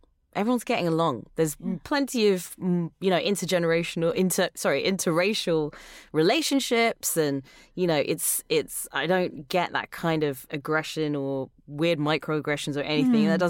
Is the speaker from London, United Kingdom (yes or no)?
yes; London, United Kingdom; I grew up in England, in London, which is a beautiful place to be as well